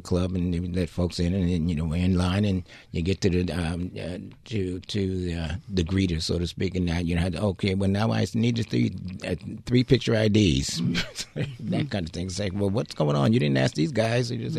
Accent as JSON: {"language": "English", "town": "Boston", "region": "Massachusetts", "country": "United States", "tie": "born or raised there", "said": "So, you know, as a young adult, I grew up in the Boston area and experienced it"}